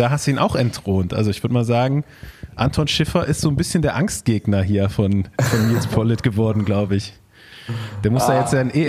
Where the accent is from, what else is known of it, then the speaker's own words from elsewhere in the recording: Cologne, North Rhine-Westphalia, Germany; Aber wir hier als Kölner oder ehemalige Kölner Radprofis